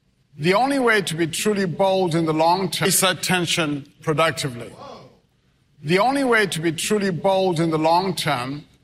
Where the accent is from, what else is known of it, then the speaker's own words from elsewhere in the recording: Zimbabwe; Growing up in Zimbabwe, I could not have imagined all